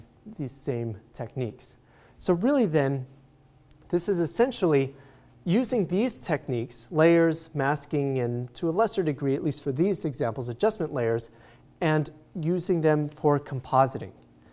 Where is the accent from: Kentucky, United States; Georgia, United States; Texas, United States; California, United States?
Texas, United States; El Paso; a photo back in my hometown of El Paso